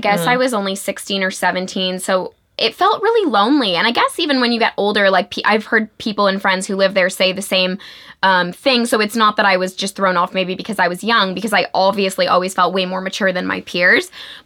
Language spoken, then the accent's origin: English; Toronto, Ontario, Canada; also born or lived in New York, United States / Los Angeles, United States; I grew up in Toronto